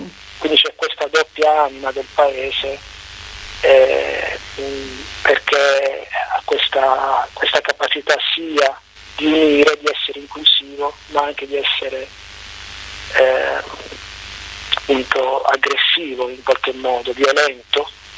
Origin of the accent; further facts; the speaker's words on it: Noci, Apulia, Italy; quella invece è una canzone che è dedicata al mio paese, che è Noci, come hai ricordato all'inizio. È un paese che si trova a metà strada tra Taranto, appunto, e Bari, è in provincia di Bari di fatto